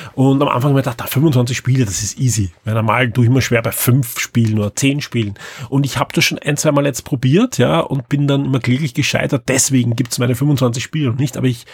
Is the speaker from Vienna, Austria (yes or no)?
yes; Vienna, Austria; meinem Wintergewand, das ich als Wiener natürlich nicht so oft brauche